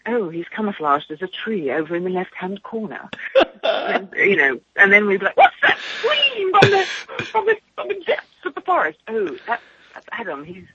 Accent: England, United Kingdom; And, of course, being ultra English, because I just thought it was funny

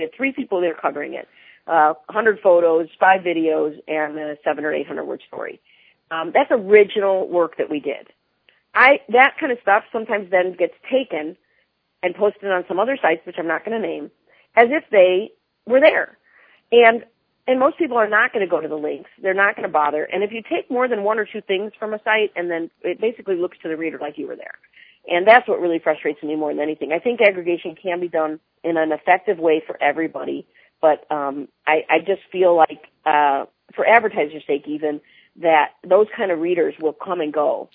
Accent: Chicago, Illinois, United States; I'm born and raised in Chicago, so I'm totally biased. I think it's, you know, an amazing city.

